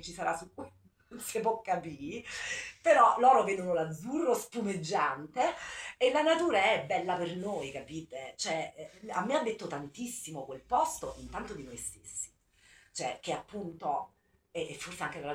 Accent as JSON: {"language": "Italian", "region": "Sicily", "country": "Italy", "said": "da siciliana chiaramente mi sai"}